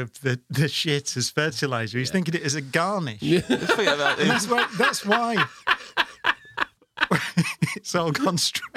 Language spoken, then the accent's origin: English; Oldham, North West England, United Kingdom; Because it's in the country, Oldham. Mm-hmm. It's surrounded by the Pennines.